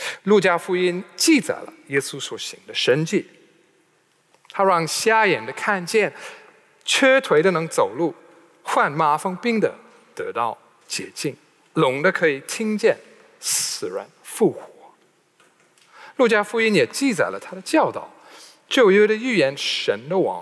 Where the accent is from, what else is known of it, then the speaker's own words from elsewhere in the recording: United Kingdom; Chinese is a second language; 对我们英国人来说，这感觉上是翻天覆地的变化，翻天覆地的消息